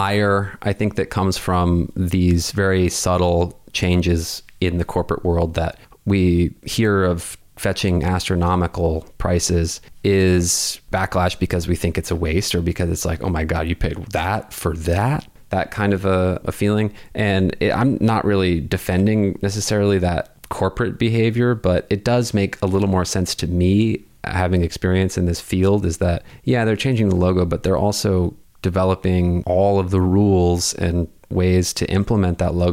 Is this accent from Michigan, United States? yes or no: no; New Mexico, United States; I was probably 6 years old, and I grew up in New Mexico